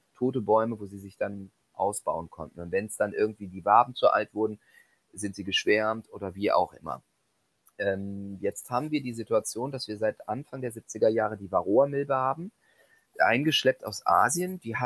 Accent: Kerpen, North Rhine-Westphalia, Germany; Also ich bin in Kerpentürnich aufgewachsen, total dörflich. Das ist ein kleines Kaff, 17 Kilometer entfernt von Köln.

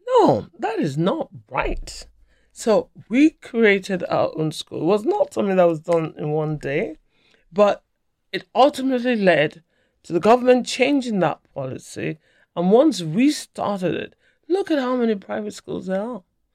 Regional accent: England, United Kingdom; explain that I'm black, but I'm as white being. As an English child

